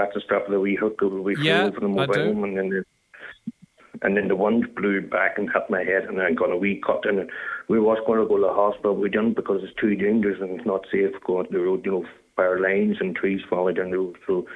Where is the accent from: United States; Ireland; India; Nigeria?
Ireland; Raphoe, Ulster; I'm from Clodagh. Actually, I'm from Rafoe.